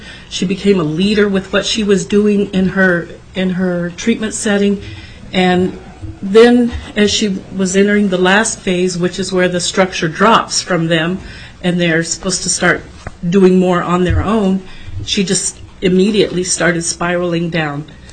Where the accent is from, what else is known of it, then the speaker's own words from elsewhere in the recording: Anchorage, Alaska, United States; For the record … I'm from Anchorage. I work for Volunteers of America, Alaska.